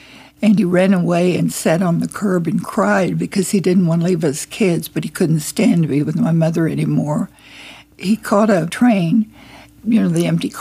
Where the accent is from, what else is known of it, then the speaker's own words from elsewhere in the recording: Tulsa, Oklahoma, United States; born there; I was born here in Tulsa at Morningside Hospital, which currently is Hillcrest Hospital.